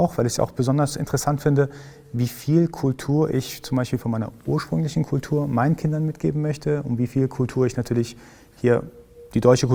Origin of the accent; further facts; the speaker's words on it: Iran; ich komme aus dem Iran.